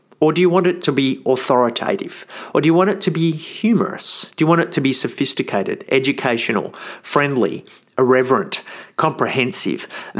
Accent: Australia; So I'm an Australian, so if I was writing for an Australian readership, I'd probably adopt the British spelling because that's the way Aussies tend to go.

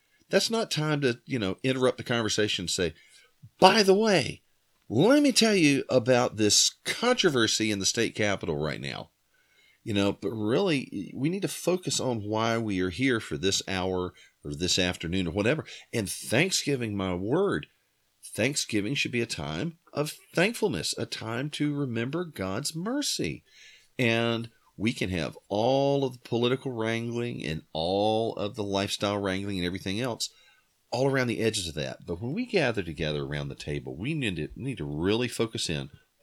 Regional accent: the South, United States; I grew up in the South, and we just had this kind of article of belief that people from up north are kind of rude and pushy

